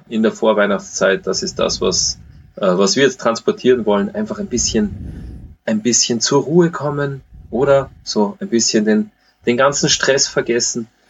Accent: Austria; Alufolie sagt man ja bei uns in Österreich auch

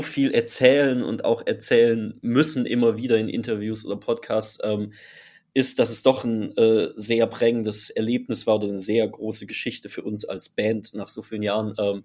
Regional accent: Freiburg, Baden-Württemberg, Germany; Wir kommen ursprünglich aus Freiburg.

